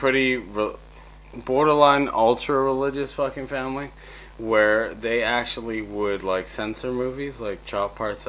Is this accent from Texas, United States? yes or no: yes; New Braunfels, Texas, United States; also born or lived in Monterrey, Mexico / Houston; Like, I was born in Monterrey. And my parents separated. My mom was pregnant. We moved to Houston. Still in the group. Then we moved to San Antonio. And I was living in what we called the House in the Hills. This was in New Braunfels